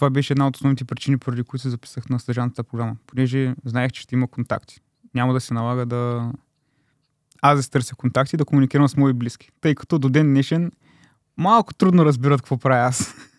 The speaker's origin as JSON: {"language": "Bulgarian", "town": "Burgas", "region": "Burgas Province", "country": "Bulgaria", "said": "от Бургас съм на 22 години, като допреди да започна съдържаната програма в БОК, учих за софтуер инженер в Пловдив."}